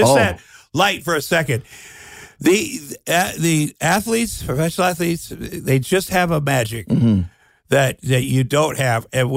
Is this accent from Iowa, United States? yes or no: yes; Iowa, United States; I grew up in Iowa.